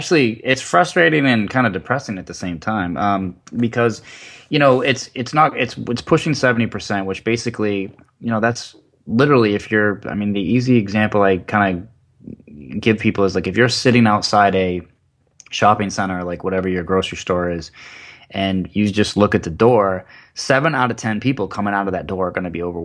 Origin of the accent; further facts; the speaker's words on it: Maine, United States; now in Florida, United States; I'm in Florida most of the time, and then I'm originally from Maine.